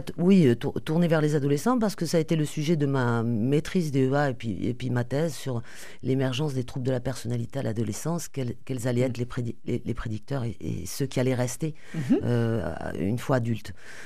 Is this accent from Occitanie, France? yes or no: yes; Toulouse, Occitanie, France; moi j'ai grandi à Toulouse, hein. Je suis une Toulousaine, j'ai fait ma scolarité ici